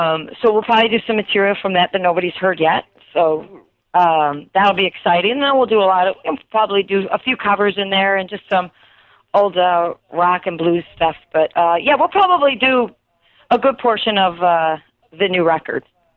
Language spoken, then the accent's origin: English; Chicago, Illinois, United States; This is where my hometown. So, I mean, you can't beat that.